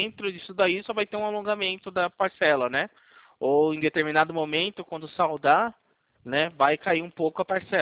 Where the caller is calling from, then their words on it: São Paulo, Brazil; Interior de São Paulo.